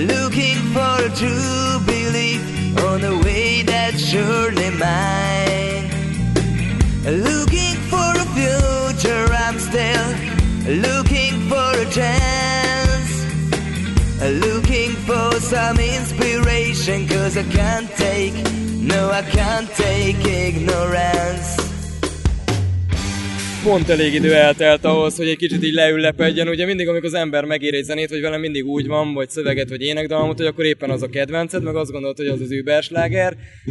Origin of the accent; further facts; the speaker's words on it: Budapest, Hungary; jelenleg is ott tartunk, hogy Budapesten, ahonnan jövünk, nyilván van egy valamilyen szintű törzsközönség